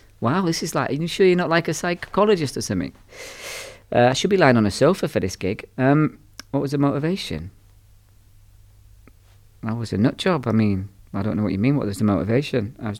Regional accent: Belfast, Northern Ireland, United Kingdom; I grew up in care, largely, in a variety of children's homes and orphanages, largely in Belfast.

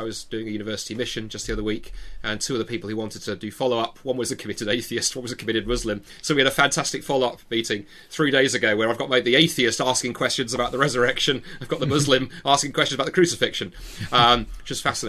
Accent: London, United Kingdom; now in Scotland; I grew up in London, although I live in Scotland now. I'm very much a London boy, South London, as we used to call it. I just grew up in a very multicultural part of London

